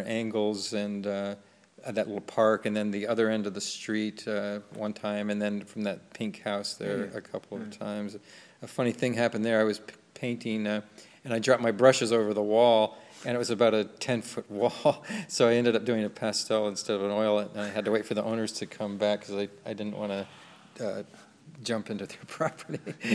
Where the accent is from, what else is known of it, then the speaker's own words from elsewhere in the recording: Wyalusing, Pennsylvania, United States; now in Ithaca, United States; that's where I live now, in Ithaca, New York. It's where Cornell University is. And then a couple from my hometown in Pennsylvania, Wyalusing, Pennsylvania.